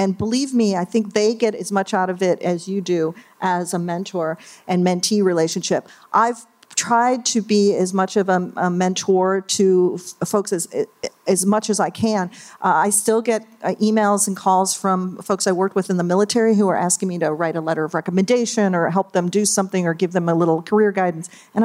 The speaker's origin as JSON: {"language": "English", "region": "New York", "country": "United States", "said": "I'm from New York, so kind of a New York-y way of doing things."}